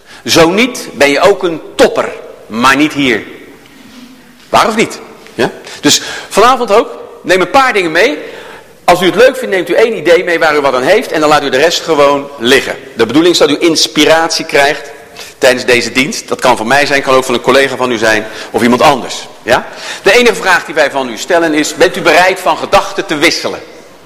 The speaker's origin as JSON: {"language": "Dutch", "town": "Rotterdam", "region": "South Holland", "country": "Netherlands", "tie": "born there", "lives_now": "Doorn, Netherlands", "said": "Ik ben zelf geboren in Rotterdam-Zuid. Dat hoor je niet meer aan mij, dus ik zeg het er heel even bij."}